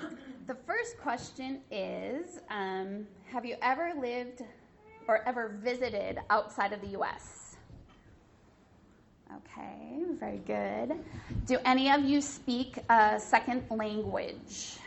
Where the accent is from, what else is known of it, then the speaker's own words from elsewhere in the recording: Minnesota, United States; I grew up in a Christian family in a home. I grew up here in Minnesota, even though now, I mean, yes, it's my home, but it's not my home.